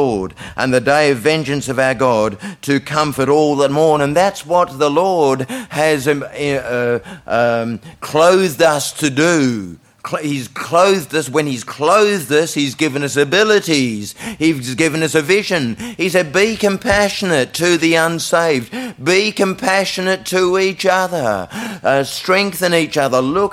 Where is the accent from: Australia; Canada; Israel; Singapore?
Australia; Bridgetown, Western Australia; I come from Bridgetown. I'm just an oik from Bridgetown.